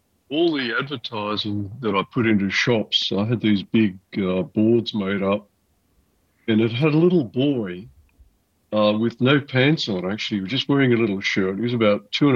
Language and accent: English; Australia; I'm Australian, I'm proud of it, and I'll push Australian however hard that I can, wherever possible.